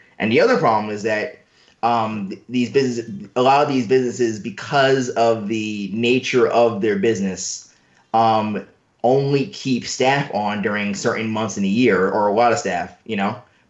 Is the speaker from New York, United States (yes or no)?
yes; New York City, New York, United States; as a native New Yorker, I'm not from the South Bronx